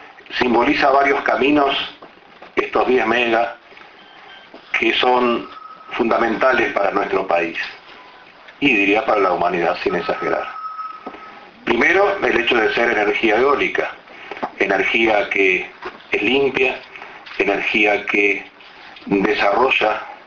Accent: Uruguay; iniciamos quizás un poco conservadoramente, como somos los uruguayos.

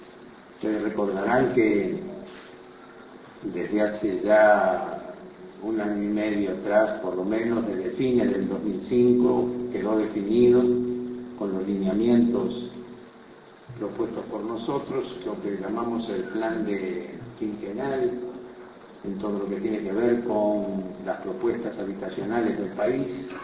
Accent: Uruguay; Lo digo como uruguayo, lo digo como arquitecto

